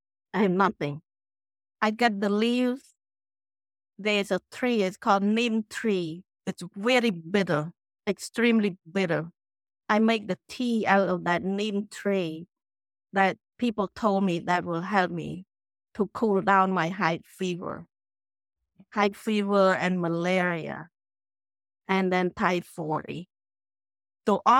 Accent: Cambodia; English is a second language; So I left my family behind and left my hometown. So I went to Phnom Penh to attend college. While I was away from home in 1975, the very bad thing happened to Cambodia.

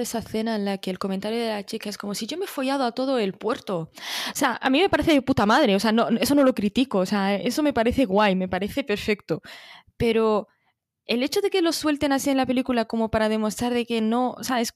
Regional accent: Morocco; Como mujer, ya ni siquiera como marroquí, sino como mujer.

